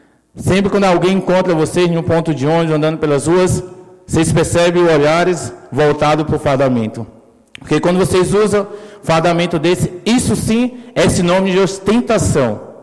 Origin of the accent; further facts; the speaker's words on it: Brazil; Eu sou brasileiro, amo meu país, amo meu estado e amo a minha cidade.